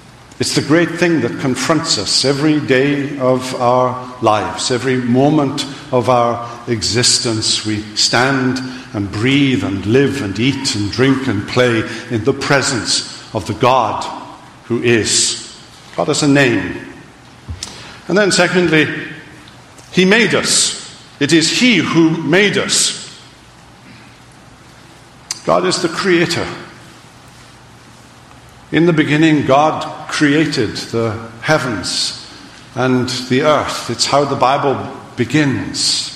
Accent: Wales, United Kingdom; I grew up not in Scotland but in Wales and grew up on a sheep farm.

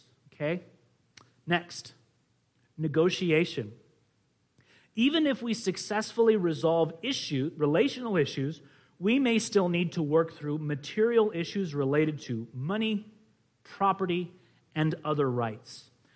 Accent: United States; I think the American Revolution, of course, as an American, right?

